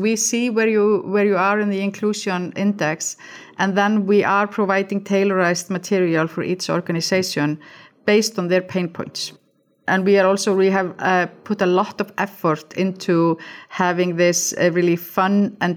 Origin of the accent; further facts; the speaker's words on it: Iceland; English is a second language; I'm from Iceland, so it's really good infrastructure for me to progress and to enjoy my career